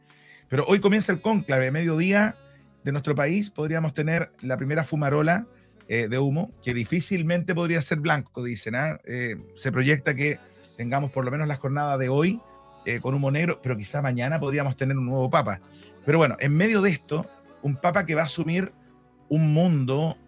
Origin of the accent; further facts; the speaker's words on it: Valparaíso, Chile; Yo personalmente, de hecho, nací en el Cerro Alegre de Valparaíso. en el desaparecido Hospital Alemán